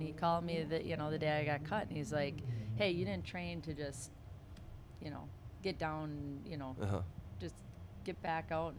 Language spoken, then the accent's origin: English; Minnesota, United States; Like, so I was like, well, Minnesota is my hometown.